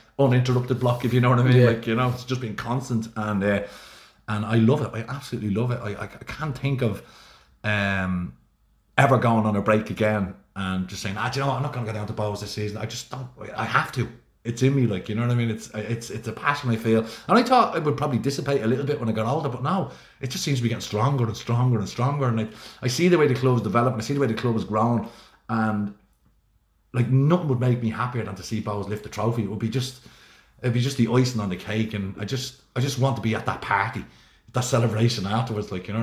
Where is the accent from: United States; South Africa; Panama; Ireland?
Ireland; Dublin, Leinster; So we only just discovered that we lived not too far away from each other, Jordan. Like, I'm from Finglas South